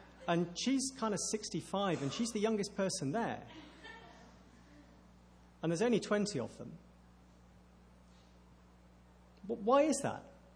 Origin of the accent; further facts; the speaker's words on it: England, United Kingdom; accent: English; And the guy standing near me heard my accent and came over and introduced himself. And he and his wife were fellow English people.